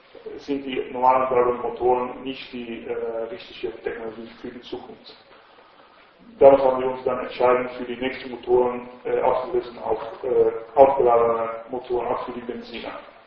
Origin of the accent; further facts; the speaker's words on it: Netherlands; German is a second language; now in Italy; Ich bin Holländer, wie Sie vielleicht hören. Ich arbeite und bin schon seit 85 in Italien